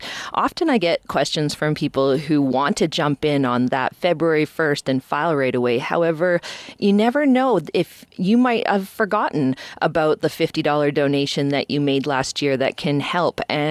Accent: Prince George, British Columbia, Canada; I am a married mother of six, 37-year-old woman here, born and raised in Prince George

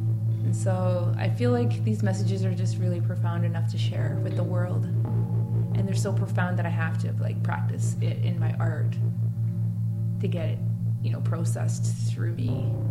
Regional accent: British Columbia, Canada; I come from Seashelt Nation.

